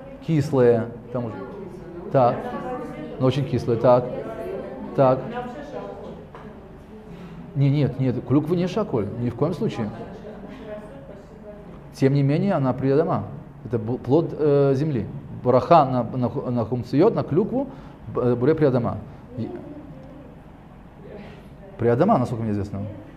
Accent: Tashkent, Uzbekistan; Я из Ташкента просто.

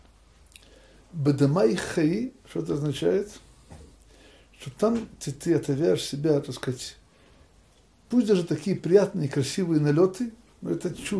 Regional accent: Russia; moved away as an adult; now in Israel; когда я бежал из России, я не мог понять, как можно уехать

